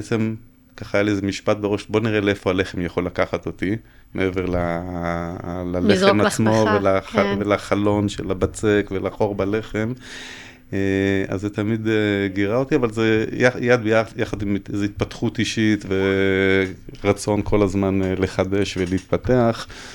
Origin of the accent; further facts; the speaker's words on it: Ra'anana, Center District, Israel; בתור ילד שגדל ברעננה, ומבחינתי הייתי אוכל קודם כל בבית